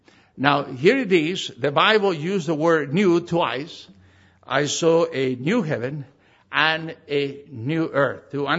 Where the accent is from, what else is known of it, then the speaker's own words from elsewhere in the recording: Argentina; was traditional in my hometown in Argentina to sing for 40 minutes before the evening service